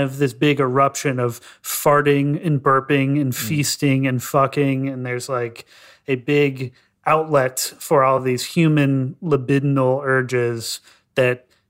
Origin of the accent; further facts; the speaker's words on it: St. Louis, Missouri, United States; growing up, there's a conservatism in St. Louis that is like unique because we're secretly a Southern city that also is labeled by the South as a Northerner city.